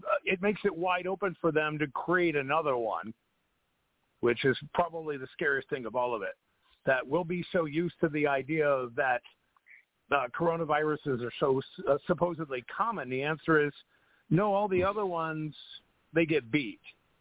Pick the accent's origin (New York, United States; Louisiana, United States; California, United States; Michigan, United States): California, United States; Well, and I grew up in Orange. I grew up in Orange County, right next door.